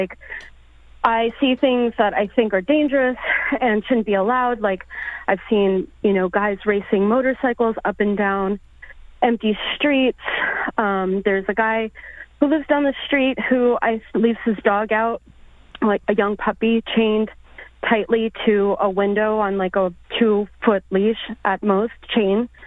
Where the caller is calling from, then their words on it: Bushwick, New York, United States; I'm calling from Bushwick. I moved here 5 years ago from Greenpoint